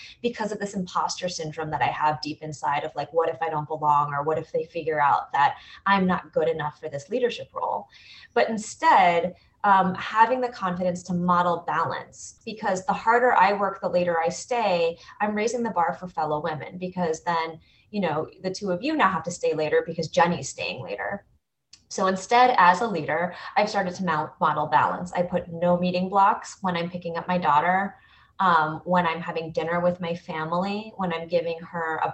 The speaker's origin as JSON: {"language": "English", "country": "United States", "said": "I'm Korean American."}